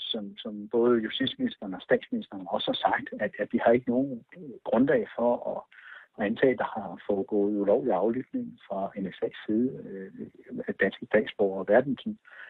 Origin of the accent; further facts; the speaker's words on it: Germany; Danish is a second language; Men jeg vil da som tysker også sige, at det er da noget mærkeligt noget.